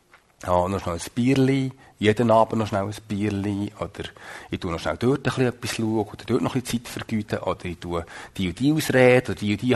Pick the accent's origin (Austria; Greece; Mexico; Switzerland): Switzerland; ist natürlich als Schweizer äußerst populär, hä? Unsere Politik ist ein einziger Riesenkompromiss.